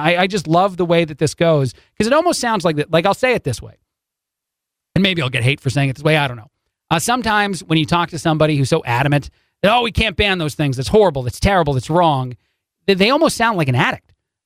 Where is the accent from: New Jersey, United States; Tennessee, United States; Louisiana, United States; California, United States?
New Jersey, United States; born there; I'm from the East Coast, originally born in New Jersey.